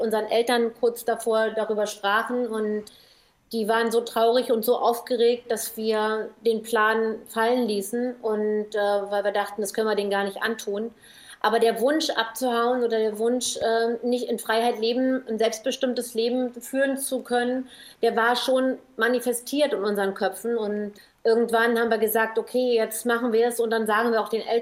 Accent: East Germany, Germany; so hat es früher bei uns in der DDR gerochen.

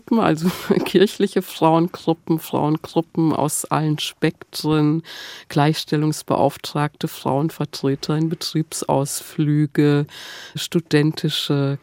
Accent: Fulda, Hesse, Germany; wo ich herkomme, aus Fulda, also eine bis heute sehr katholische Gegend.

